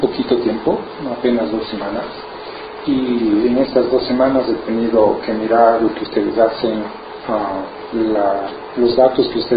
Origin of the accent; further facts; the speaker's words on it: Cuenca, Azuay, Ecuador; soy ecuatoriano de Cuenca, soy agrónomo de producción y agrónomo de producción y cartógrafo y sistema de información geográfica también. Actualmente vivo en los Estados Unidos.